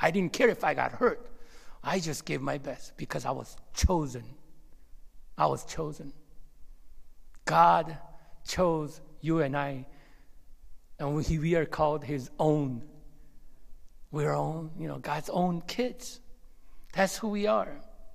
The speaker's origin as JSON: {"language": "English", "town": "Monterey", "region": "California", "country": "United States", "tie": "born or raised there", "said": "I grew up in Monterey, California. I went to a school called Fitch Junior High, which was inside the military base, 7th Infantry Division."}